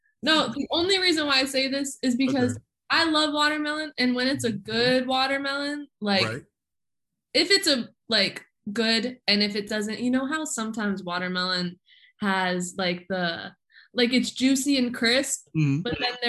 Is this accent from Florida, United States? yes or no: yes; Florida, United States; also born or lived in New Jersey; I'm from South Florida, raised in South Florida, born in New Jersey.